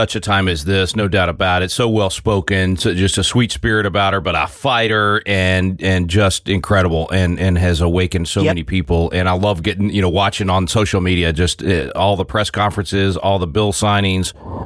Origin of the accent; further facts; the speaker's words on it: Little Rock, Arkansas, United States; born there; I'm originally from there. I was born in Little Rock and I still have tons of family there, and we go there a lot.